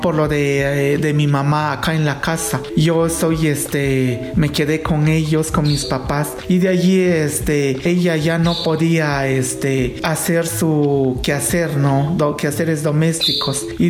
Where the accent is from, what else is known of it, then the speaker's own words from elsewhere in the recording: San Baltasar Chichicapan, Oaxaca, Mexico; Y allí yo nací, crecí acá. He salido a veces a trabajar en otros lugares, pero más estoy acá en mi pueblo.